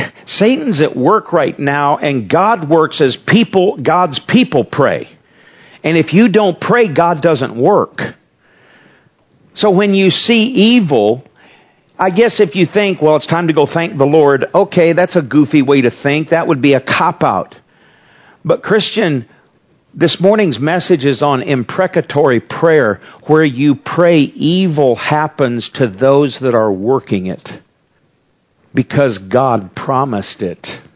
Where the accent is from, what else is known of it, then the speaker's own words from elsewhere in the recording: United States; I'm glad I'm an American. I'm not sad I'm an American.